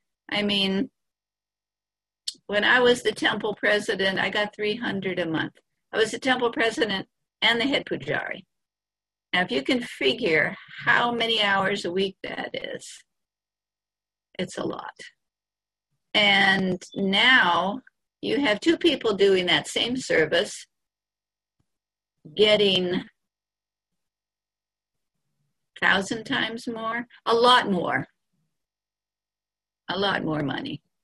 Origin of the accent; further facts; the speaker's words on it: Hawaii, United States; now in New Vrindavan, United States; Fortunately, I wasn't here at that time because I am from Hawaii and I probably wouldn't have done too well here. I mean, we were poor in Hawaii, but we had a house.